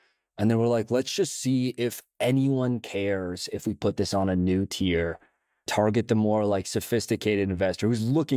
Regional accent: West Coast, Canada; now in Toronto, Canada; So I grew up here in Canada on the West Coast, but I live in Toronto now, so in Canada.

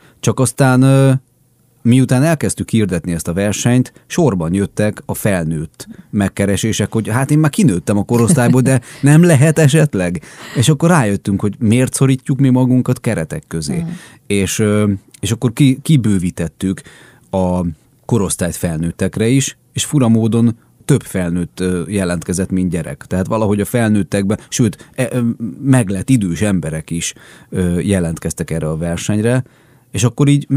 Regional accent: Pomáz, Pest, Hungary; Én tőzsgyökeres pomázi vagyok, tehát én oda születtem Pomázra. Igaz, hogy ma már nem ott élek életvitelszerűen

